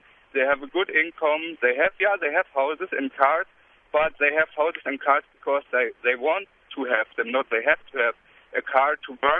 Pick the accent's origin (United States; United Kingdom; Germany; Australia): Germany; English is a second language; moved away as an adult; I'm originally from Germany and came over 2 years ago